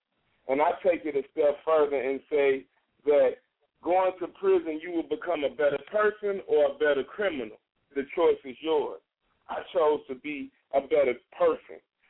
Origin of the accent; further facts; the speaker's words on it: San Antonio, Texas, United States; I grew up in San Antonio, Texas. That's where I grew up.